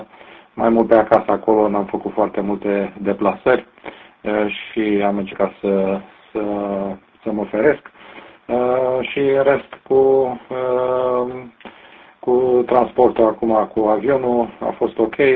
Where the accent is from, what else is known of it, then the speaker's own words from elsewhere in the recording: Măcin, Tulcea County, Romania; de loc sunt din Măcin, lângă Brăila, de lângă Munții Măcinului acolo.